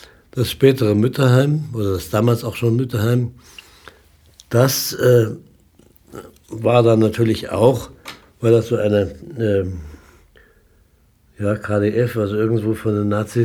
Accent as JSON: {"language": "German", "region": "Bavaria", "country": "Germany", "tie": "born or raised there", "said": "Aber ich habe immer gesagt, ich bin zweisprachig aufgewachsen. Zu Hause wurde Hochdeutsch gesprochen und in der Schule natürlich Bayerisch."}